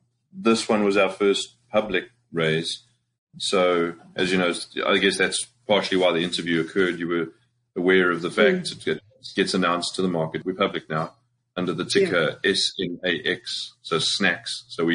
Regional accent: Springs, Gauteng, South Africa; moved away as an adult; now in New York, United States; We want to know where you're from. I'm from Springs, proudly from Springs. Yep. I moved over with another company, Arthur Anderson, to New York

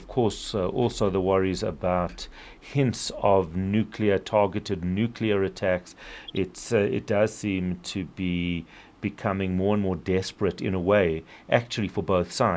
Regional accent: South Africa; The surprising joys of being South African.

